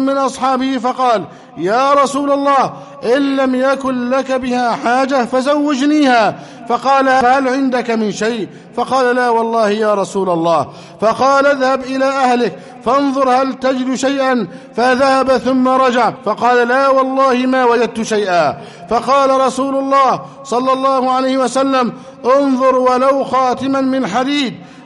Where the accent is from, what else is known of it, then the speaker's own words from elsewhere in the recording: Egypt; اللهم احفظ بلدنا مصر أمنا أمانا